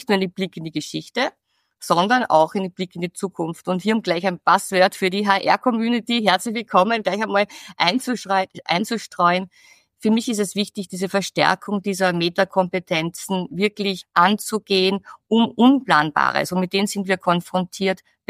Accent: Lower Austria, Austria; ich bin am Land aufgewachsen, im Mostviertel.

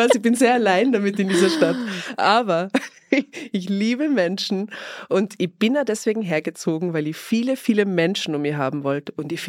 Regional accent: Tyrol, Austria; now in Vienna, Austria; Also ja, ich komme aus Tirol, aus dem wunderschönen Bergen.

